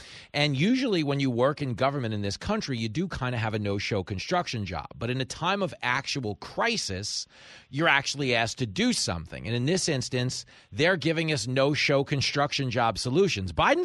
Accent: New York, United States; I feel bad because, you know, I grew up on Long Island, right?

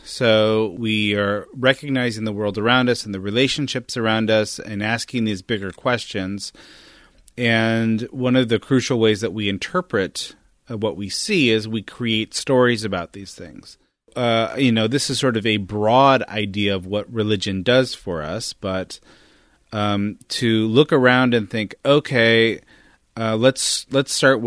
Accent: California, United States; I grew up in Northern California

